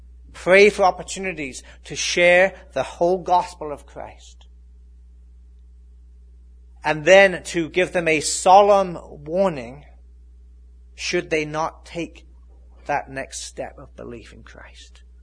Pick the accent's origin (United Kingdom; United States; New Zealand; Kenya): United Kingdom; England; moved away; I remember growing up in England on a rainy day like this.